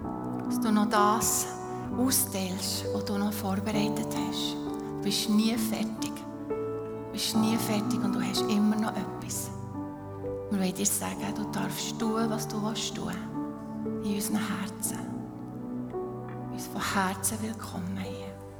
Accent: Habkern, Bern, Switzerland; now in Unterseen, Switzerland; ich wohne in Untersen, nicht in Interlaken, ist ein Unterschied. Ich bin in Hapkeren aufgewachsen, bin ein Bergdorfmädchen, bin aber schon seit vielen Jahren in Untersen, das ist die Stadt von meinem Herz.

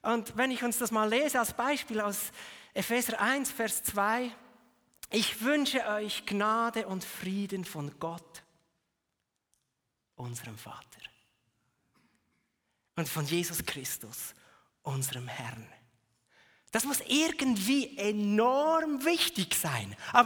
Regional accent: Frutigen, Bern, Switzerland; Aber ich komme aus Frutigen, jetzt in meinem Fall, ich spreche ja nicht einmal diesen Dialekt hier

